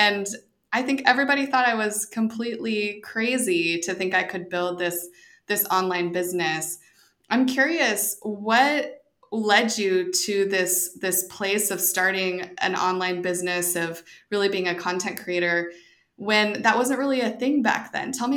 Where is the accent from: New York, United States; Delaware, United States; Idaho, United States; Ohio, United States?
Idaho, United States; So I'm from Idaho. My community is very wealthy, very white.